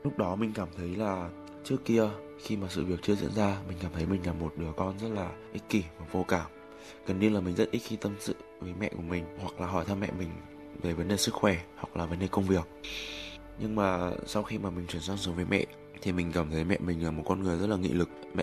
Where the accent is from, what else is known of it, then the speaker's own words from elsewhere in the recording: Hanoi, Vietnam; now in Melbourne, Australia; năm nay mình 20 tuổi, mình đến từ Hà Nội. Và hiện tại mình đang là học sinh của trường đại học RMIT ở Melbourne.